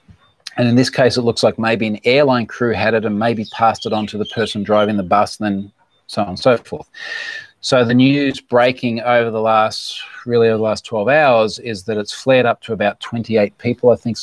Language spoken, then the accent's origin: English; Australia; And just as an Aussie who's very proud of my country and really hasn't seen much of it